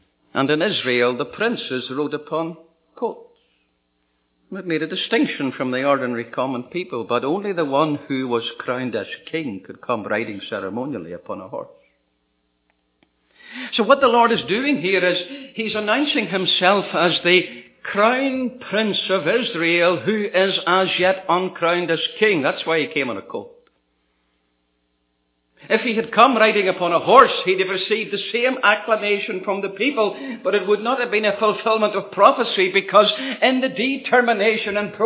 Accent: Scotland, United Kingdom; We do, because I'm Scottish and Irish, but my passport's British

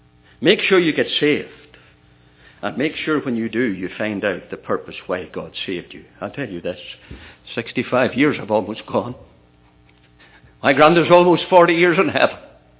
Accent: Ballymena, Northern Ireland, United Kingdom; a missionary had come to my hometown of Ballymena to give some talks

